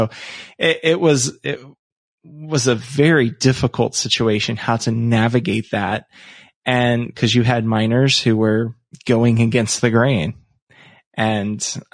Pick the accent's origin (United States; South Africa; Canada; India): United States; the South; And being a Southerner